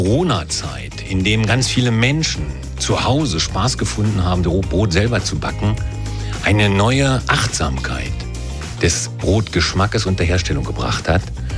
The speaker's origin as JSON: {"language": "German", "region": "Northern Germany", "country": "Germany", "lives_now": "Switzerland", "said": "aus dem Land, wo ich herkomme, Norddeutschland."}